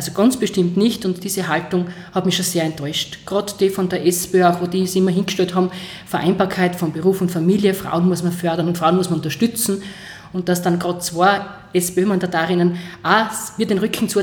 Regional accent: Styria, Austria; sagt man bei uns in Oststeiermark

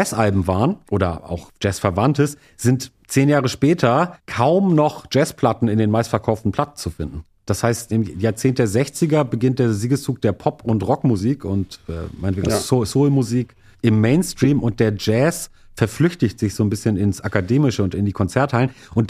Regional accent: Hamburg, Germany; bin natürlich jetzt mit dem Aura des Nachtlebens sozialisiert als Hamburger

